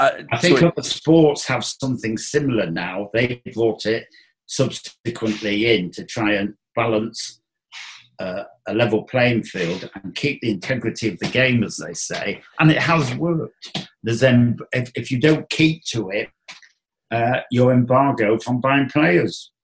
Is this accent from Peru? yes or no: no; England, United Kingdom; I felt that going into Glasgow as an Englishman, if it wasn't successfully done, I may have to leave fairly quickly.